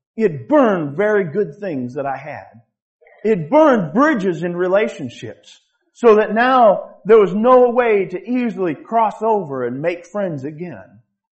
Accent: Michigan, United States; I grew up in Michigan.

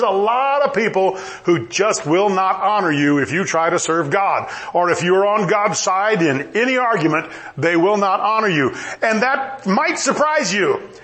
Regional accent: United States; I do not feel guilty because I'm an American.

